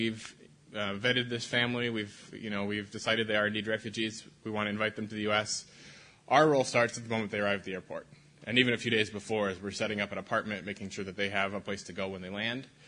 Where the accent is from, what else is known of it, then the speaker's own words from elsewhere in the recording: Wisconsin, United States; now in Chicago, United States; I live outside of Chicago. I'm originally from Wisconsin.